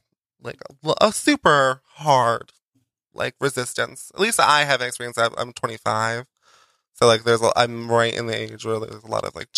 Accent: Colebrook, Connecticut, United States; Oh no, I just I'm from like Redneck Central in like northwestern Connecticut.

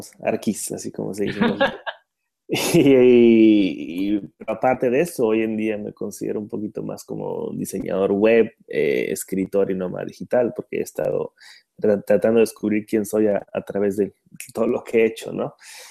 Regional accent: Tabasco, Mexico; soy de Tabasco, la gente que no sepa, como la salsa Tabasco, sí, exactamente, como la salsa. Es una ciudad, estado en el sur de México, ¿no?

